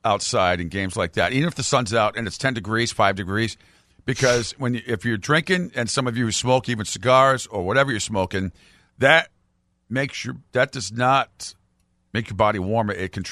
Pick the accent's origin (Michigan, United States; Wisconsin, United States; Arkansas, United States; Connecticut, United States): Michigan, United States; 616, I grew up in Michigan.